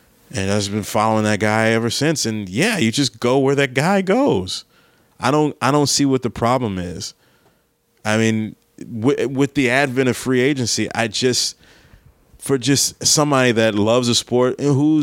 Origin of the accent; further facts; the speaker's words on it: Maryland, United States; I have a big show in my hometown area, in my home state of Maryland.